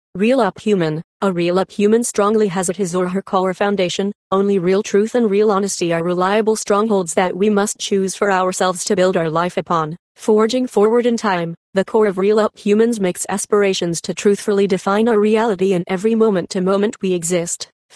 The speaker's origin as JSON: {"language": "English", "town": "San Bernardino", "region": "California", "country": "United States", "tie": "born or raised there", "said": "that has indeed carried back into my hometown of San Bernardino."}